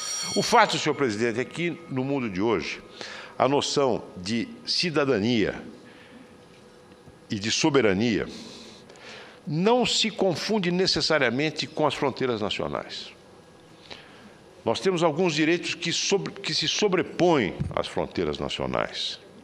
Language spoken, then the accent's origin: Portuguese; São José do Rio Preto, São Paulo, Brazil; na minha cidade natal, São José do Rio Preto